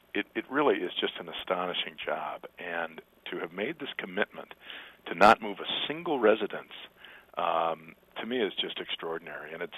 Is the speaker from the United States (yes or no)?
yes; Detroit, Michigan, United States; I grew up in Detroit and can remember the last of the interstates being built through there.